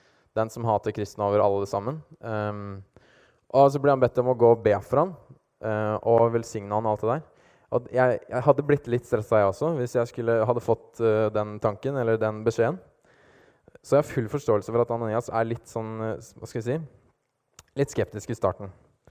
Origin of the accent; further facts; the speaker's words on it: Stokke, Vestfold, Norway; Jeg kom fra Stokke, som er det beste stedet, og midterste, og det er liksom kjernen i Vestfold. Det er Stokke. Eller verdens navle, om du vil. Og så har jeg gått i Salomon i Sandefjord i hele min ungdomstid.